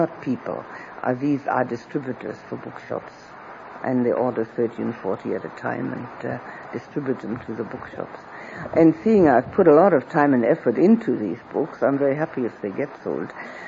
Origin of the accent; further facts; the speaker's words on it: Berlin, Germany; Oh, in Berlin, my hometown.